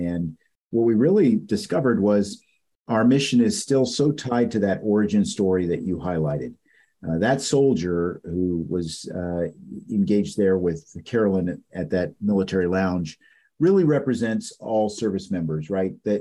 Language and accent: English; Fort Huachuca, Arizona, United States; born there; also born or lived in Ethiopia / Europe; I was born in Fort Huachuca, Arizona. Some people may be familiar with that. We moved to Ethiopia, spent time in Africa and then Europe and then back in the States before he retired.